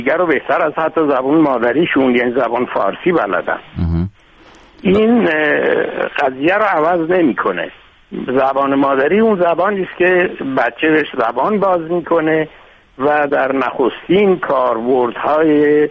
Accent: Tehran Province, Iran; accent: Tehran; من لهجه ترکی اصلا ندارم و لهجه من تقریبا خالص و خلص تهرونی.

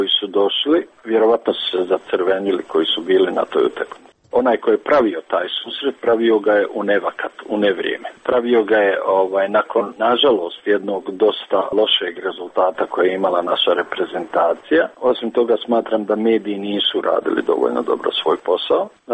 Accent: Sarajevo, Federation of Bosnia and Herzegovina, Bosnia & Herzegovina; Kakve to veze ima sa mnom, ja sam iz Sarajeva.

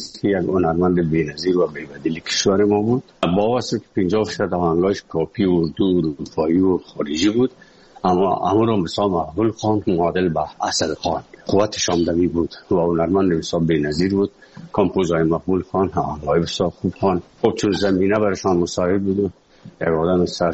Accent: Afghanistan; now in Moscow, Russia; از افغانستان برامدیم آمدیم سه مسکو 4 سال مسکو

